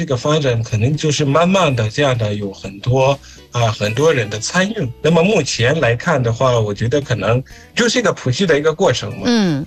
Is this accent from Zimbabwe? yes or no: yes; Zimbabwe